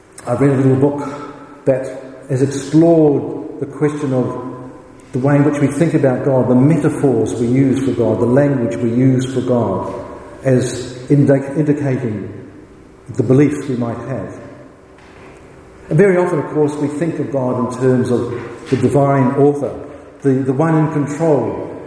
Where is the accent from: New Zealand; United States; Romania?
New Zealand; As you know, I come from New Zealand.